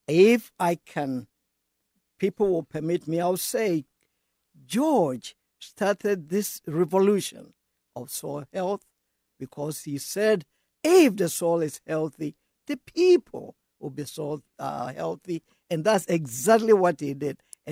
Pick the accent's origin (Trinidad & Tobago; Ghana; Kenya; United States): Ghana; I'm from Ghana originally